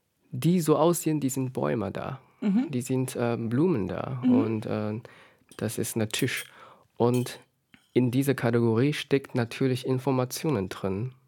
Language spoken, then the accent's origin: German; China; German is a second language; Mindestens bei uns in China, die Stereotype, diese Inhalte in der Schublade von Jungfrau sind